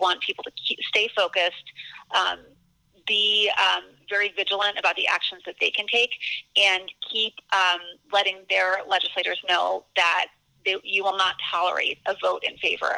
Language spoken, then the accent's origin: English; Virginia, United States; So my home state Senator Mark Warner of Virginia voted for concealed carry reciprocity when it came up in 2013.